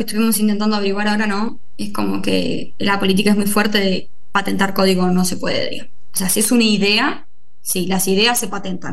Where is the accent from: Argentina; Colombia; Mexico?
Argentina; Salta; en Salta, por ejemplo, que por ahí tenemos una tonada un poco más cerrada